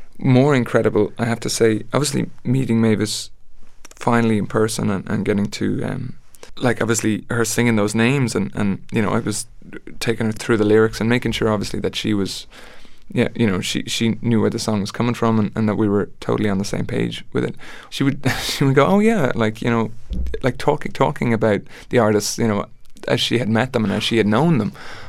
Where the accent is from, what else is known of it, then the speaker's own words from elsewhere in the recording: Ireland; Growing up in Ireland, as you learn about Ireland's very troubled history